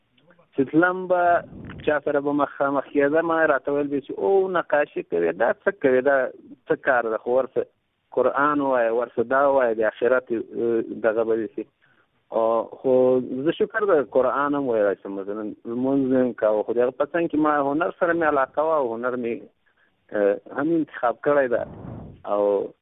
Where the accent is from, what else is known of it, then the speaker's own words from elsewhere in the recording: Afghanistan; زه یو افغان یم